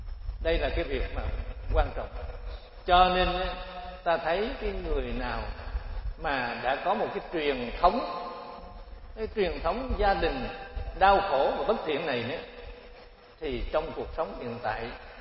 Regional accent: Cu Chi, Ho Chi Minh City, Vietnam; Tại vì tôi tu ở chùa Ấn Quang, nhưng mà tôi xuất thân từ Củ Chi, cho nên quê Củ Chi tôi là phải có tới 99% làm cách mạng hết. Tại vì tôi ở Củ Chi

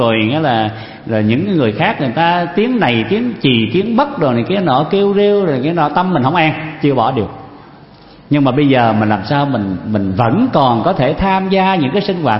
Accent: An Giang, Vietnam; Và quý vị tiểu biết cái vùng miền Tây đó, quê tôi ở vùng Long Xuyên Châu Đốc á.

